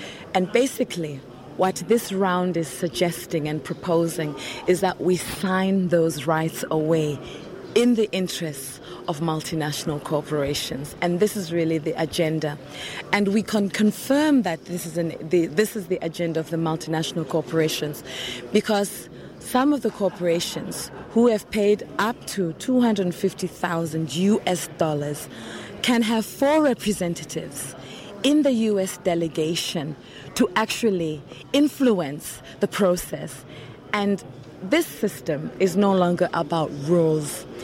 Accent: South Africa; I'm from South Africa.

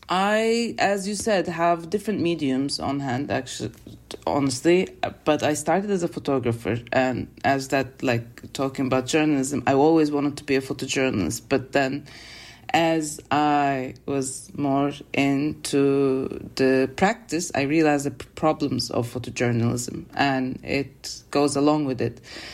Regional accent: Istanbul, Turkey; English is a second language; Because I was raised in Istanbul and like raised in the system of the like Turkish educational, national educational system

